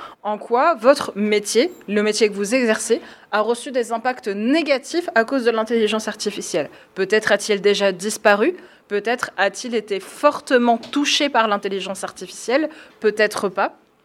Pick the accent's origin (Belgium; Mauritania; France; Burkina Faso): France; Valence, Auvergne-Rhône-Alpes; je viens de Valence